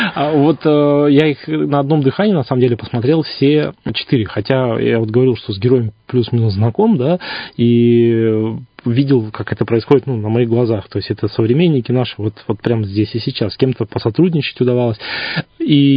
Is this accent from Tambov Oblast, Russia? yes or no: no; Buryatia, Russia; Я тоже немножко бурят, когда я куда-то еду, я говорю о том, что вот я, можно сказать, с Бурятии, кому-то это проще.